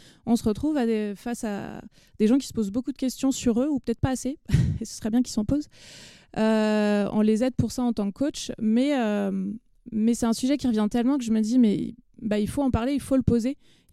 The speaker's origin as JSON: {"language": "French", "town": "Rennes", "region": "Brittany", "country": "France", "said": "Je viens de Rennes, de Bretagne."}